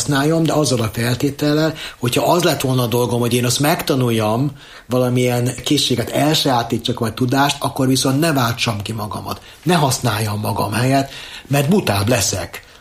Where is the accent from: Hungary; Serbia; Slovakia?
Serbia; Zrenjanin, Vojvodina; born there; ugye Nagybecskereken, ahol születtem, ott azért a magyarság kisebbségben volt